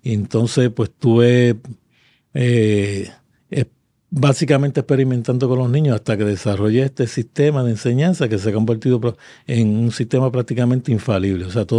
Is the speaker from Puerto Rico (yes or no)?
yes; Yabucoa, Puerto Rico; aunque yo soy natural de Yabucoa, pues, prefería hacerlo en Humacao porque estaba más céntrico.